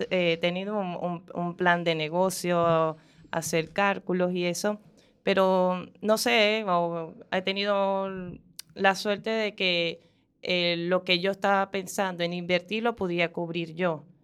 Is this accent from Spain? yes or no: no; Venezuela; no soy soy venezolana, no soy de este país